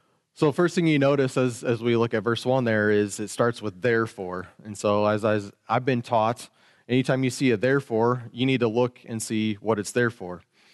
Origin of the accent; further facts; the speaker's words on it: Mishawaka, Indiana, United States; Me, I was born and raised in Mishawaka. Went to Mishawaka High School, played football, and I wrestled there.